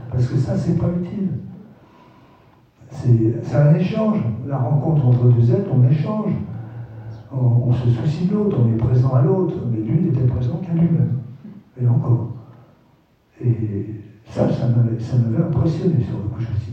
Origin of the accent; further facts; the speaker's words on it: Vincennes, Île-de-France, France; j'étais retourné dans le quartier de mon enfance, à Vincennes, après Paris.